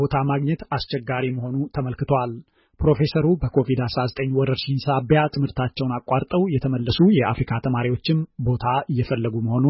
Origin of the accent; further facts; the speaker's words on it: Shire, Tigray, Ethiopia; እኔ ሽሬ ከሚባል ከተማ ነው የመጣሁት። ከሽሬ እንደሰላሴ ተነስቼ ወደ መቀሌ መጣሁ።